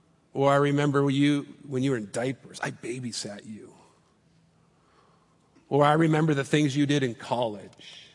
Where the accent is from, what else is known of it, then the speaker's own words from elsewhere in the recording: Vancouver, British Columbia, Canada; "Well, I'm from Vancouver."